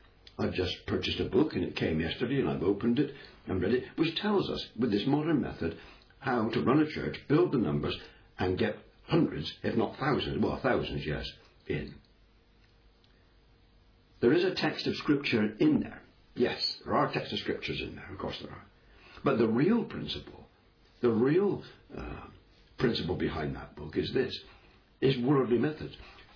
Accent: England, United Kingdom; I'm an Englishman. The English, I tell the English now, we've had 500 or 600 years of gospel ministry.

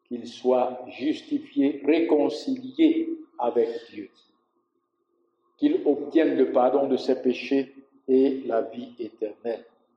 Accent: Cameroon; Je suis Camerounais, lui il est Éthiopien, moi je suis Camerounais

